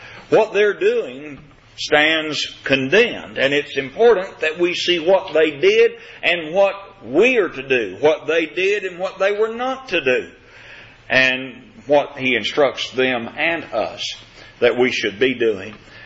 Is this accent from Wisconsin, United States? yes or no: no; Kentucky, United States; When I grew up in Kentucky, there was not too far from my home a place that was identified as the Jefferson Davis Monument